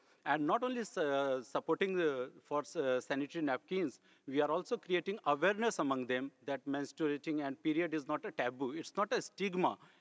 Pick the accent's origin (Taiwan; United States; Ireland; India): India; Hence, I come from India.